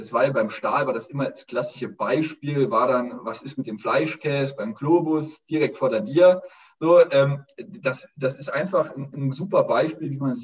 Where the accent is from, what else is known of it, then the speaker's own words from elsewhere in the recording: Wadgassen, Saarland, Germany; Ich komme aus Wattgassen